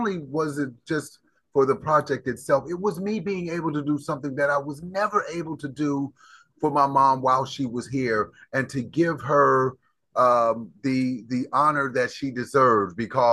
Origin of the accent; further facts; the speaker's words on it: Cincinnati, Ohio, United States; I'm originally from Cincinnati, Ohio.